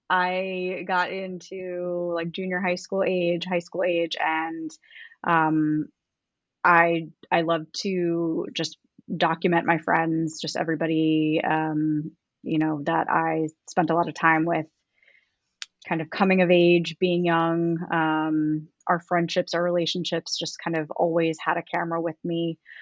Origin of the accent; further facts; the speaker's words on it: New York, United States; also born or lived in Long Island; So I am originally from New York. I am born and raised on Long Island, and I moved around quite a bit. I've lived in, I think, 4, 5 different states in maybe like less than 8 years. But now I live in Northern Virginia with my husband and son, and this is home